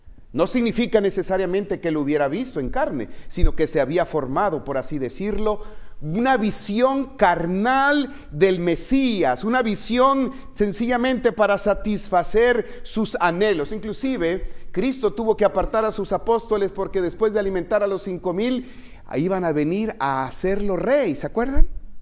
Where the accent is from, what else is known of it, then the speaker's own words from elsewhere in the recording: Cárdenas, Tabasco, Mexico; moved away; Yo ahí en mi ciudad, ¿verdad?, en mi pueblo, Cárdenas, Tabasco, la heroica Cárdenas, Tabasco.